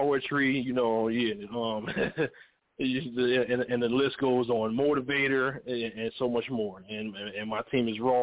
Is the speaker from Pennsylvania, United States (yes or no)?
yes; Philadelphia, Pennsylvania, United States; I was born and raised in North Philly, Pennsylvania, Philly. Everybody know what that said.